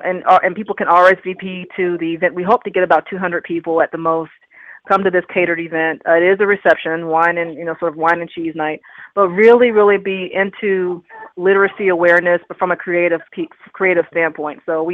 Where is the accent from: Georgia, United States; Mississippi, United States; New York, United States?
Georgia, United States; Atlanta; now in Durham, United States; Durham reminds me so much of my hometown of Atlanta in a lot of ways, the people, the culture, the community itself. So that really makes me feel like I really haven't left home.